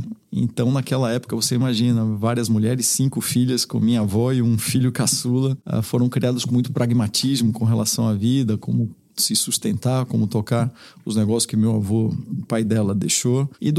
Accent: Bahia, Brazil; moved away as an adult; now in São Paulo, Brazil; meu pai acabou voltando para a Bahia também por algumas opções familiares. E eu acabei sendo criado na Bahia, então tenho alma baiana, dupla cidadania, como eu costumo dizer.

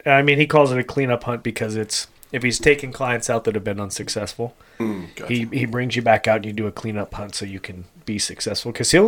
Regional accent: California, United States; and I go, I'm from California.

